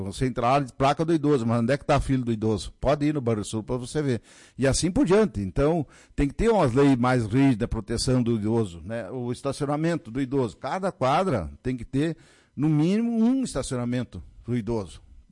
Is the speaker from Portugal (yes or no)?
no; Lagoa, Brazil; Eu que sou aqui de Lagoa, viajo seguido para o interior